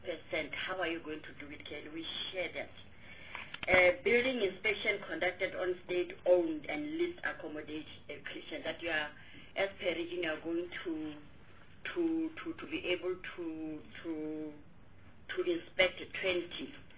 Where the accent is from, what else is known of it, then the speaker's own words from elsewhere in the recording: Limpopo, South Africa; Still on property, Minister, I'm from Limpopo, in the hometown of Mr. Vukela.